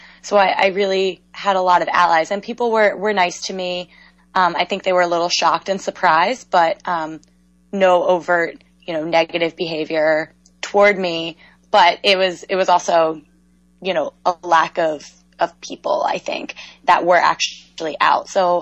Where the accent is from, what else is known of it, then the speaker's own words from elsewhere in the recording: Pennsylvania, United States; So I'm from Pennsylvania, okay. Pennsylvania native, Philly suburbs. It's called Bucks County.